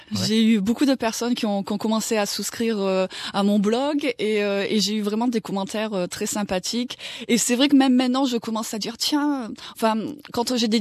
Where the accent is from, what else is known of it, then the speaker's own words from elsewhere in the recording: France; now in Australia; Alors le déclic, eh bien, je suis française